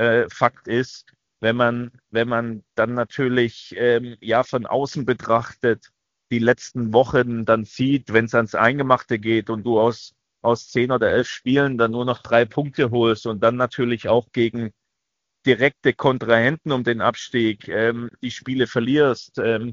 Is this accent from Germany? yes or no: yes; Baden-Württemberg, Germany; born there; Na, ich bin ja gebürtiger Schwabe und da spricht man sowieso immer einen Ticken schneller.